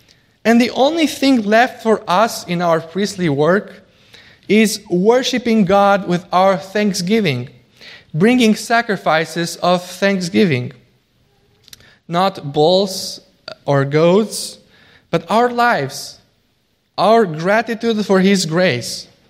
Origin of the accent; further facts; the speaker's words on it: Romania; In my home country, Romania, when communists came to power in 1948, they gathered pastors from all denominations.